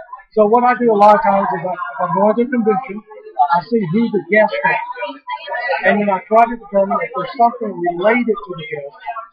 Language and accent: English; Kentucky, United States; Well, when I was very young, I really sucked at sports. And so I had to get into other things. I grew up in Southern Kentucky.